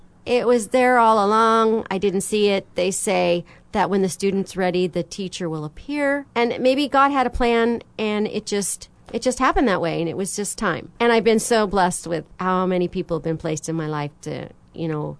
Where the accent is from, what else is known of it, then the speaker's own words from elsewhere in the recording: Oregon, United States; also born or lived in California; We moved from California when I was around 5 years old. Mm-hmm. So I've been most an Oregonian, but I still have a piece of my heart in California.